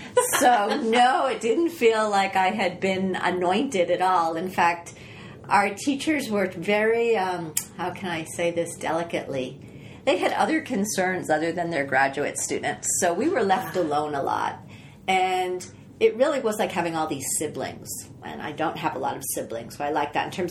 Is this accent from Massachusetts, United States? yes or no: yes; Boston, Massachusetts, United States; I was from Boston. Nobody has a car.